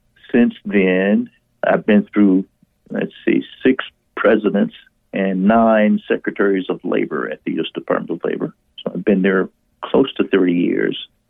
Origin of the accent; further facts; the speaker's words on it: Callao, Virginia, United States; I grew up in Callao, Virginia, which is in the Northern Neck area of Virginia, which is like the Third Peninsula, at the tip of the Third Peninsula.